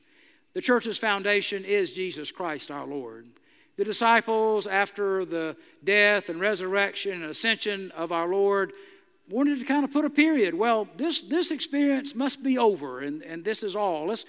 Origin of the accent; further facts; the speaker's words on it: South Carolina, United States; Many of you know that I'm from South Carolina. Most of my extended family still lives there.